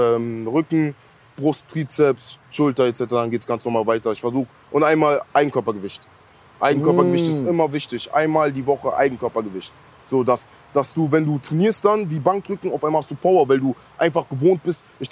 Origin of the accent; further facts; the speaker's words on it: Sierra Leone; German is a second language; Sierra Leone.